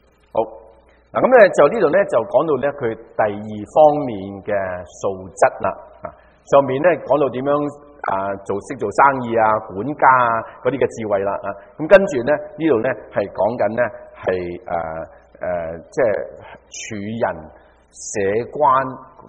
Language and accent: Cantonese; China; 特别喺我哋中国人嘅社会里面，我哋系比较中产，我哋比较咧系富裕